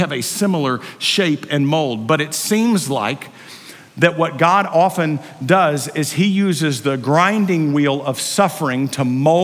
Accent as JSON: {"language": "English", "town": "Waco", "region": "Texas", "country": "United States", "tie": "born or raised there", "also_born_or_lived": "Dallas", "said": "I grew up in Waco, Texas, and then we moved to Dallas when I was in high school."}